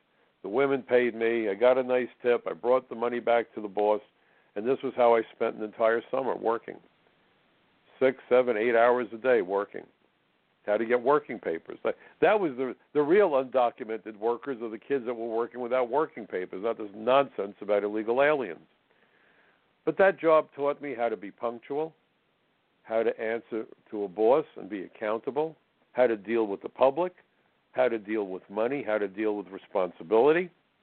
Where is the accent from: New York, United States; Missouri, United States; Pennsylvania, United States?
New York, United States; Brooklyn; So I remember as a kid growing up in Brooklyn at the age of 14, I got a job working in a kosher delicatessen. Where else would you expect a Jewish kid from Brooklyn to work?